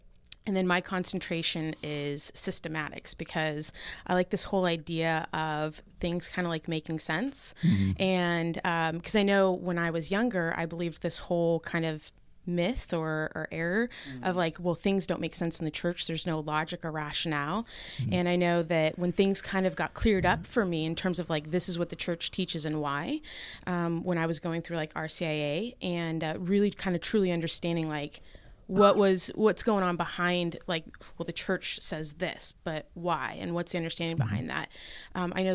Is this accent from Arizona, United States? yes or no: no; San Jose, California, United States; Yeah, so I think as Kevin mentioned, I grew up in the Bay Area, specifically San Jose